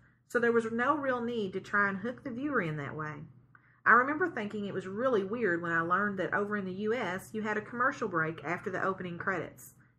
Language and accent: English; Illinois, United States; However, that year, we were in Florida. I grew up in Illinois for a relative's wedding anniversary.